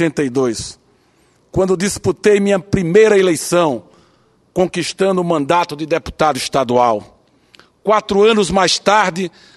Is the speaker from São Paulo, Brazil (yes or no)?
no; Petrolina, Pernambuco, Brazil; Venho de Petrolina, do sertão do São Francisco, uma cidade que hoje está entre as mais prósperas do Brasil e lidera uma grande região produtora de frutas e vinhos.